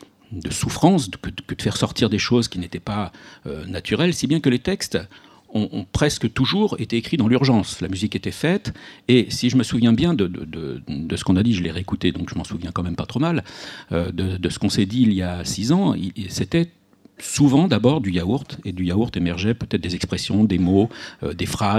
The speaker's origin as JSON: {"language": "French", "town": "Lyon", "region": "Auvergne-Rhône-Alpes", "country": "France", "said": "moi qui viens de Lyon"}